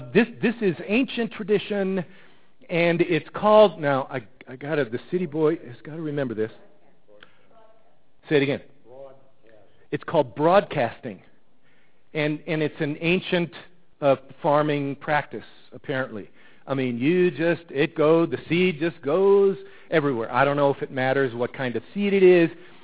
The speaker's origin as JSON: {"language": "English", "town": "Cleveland", "region": "Ohio", "country": "United States", "tie": "born or raised there", "said": "We grew up with it in Cleveland."}